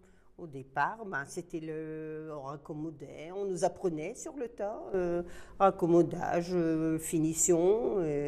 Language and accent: French; Caudry, Hauts-de-France, France; also born or lived in Cambrai; je suis née à Cambrai, mais enfin, je suis d'habitation de Caudry. J'ai toujours été caudrésienne.